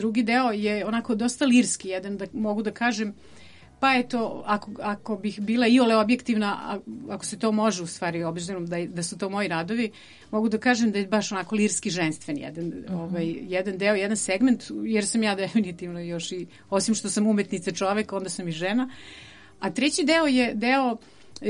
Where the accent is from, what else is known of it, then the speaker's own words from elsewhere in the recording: Zaječar, Southern and Eastern Serbia, Serbia; moved away as an adult; also born or lived in Niš; now in Nikšić, Montenegro; ja sam iz Zaječara rodom. Završila sam srednju školu u Nišu, a fakultet na Cetinju, živim u Nikšiću, tako da putnik veliki.